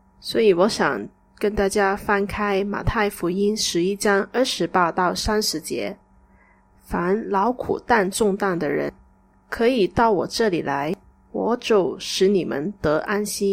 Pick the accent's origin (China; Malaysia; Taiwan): Malaysia; 当时我是在马来西亚我的家乡里面过农历新年